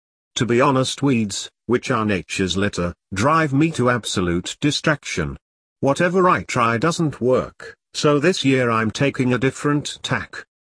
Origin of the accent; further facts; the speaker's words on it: Yorkshire and the Humber, United Kingdom; Being a Yorkshireman, something which remains as part of the psyche no matter how far one travels or where one eventually settles down